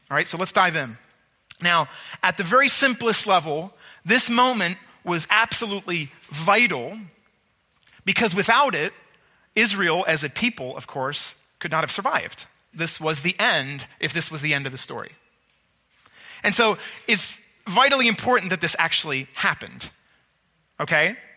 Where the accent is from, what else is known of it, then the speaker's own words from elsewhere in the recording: Spain; my favorite song growing up in Batel in Spain was a song that was this song.